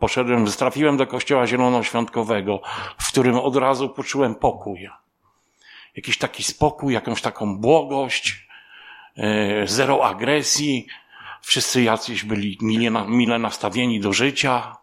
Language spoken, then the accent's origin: Polish; Toruń, Kuyavian-Pomeranian Voivodeship, Poland; moved away as an adult; also born or lived in England; pochodzę z Torunia. W 2003 roku wyjechałem do Anglii.